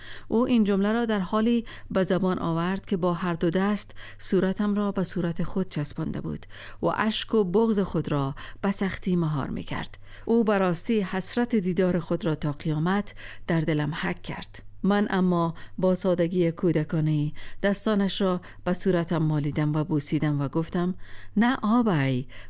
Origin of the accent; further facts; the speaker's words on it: Qarya-e Miana, Afghanistan; born there; زادگاه من دهکده‌ای به نام قریه میانه است که در وسط دره سوخته علاءالدینی قرار دارد. مردم علاءالدینی مانند سایر مردمان هزارستان فارسی زبان و از لحاظ مذهبی شیعه اثناعشری اند.